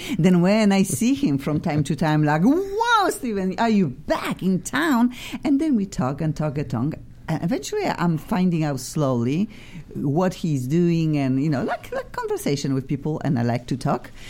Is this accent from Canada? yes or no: no; Poland; English is a second language; And really, I needed them in Europe, Eastern Europe. I'm from Poland.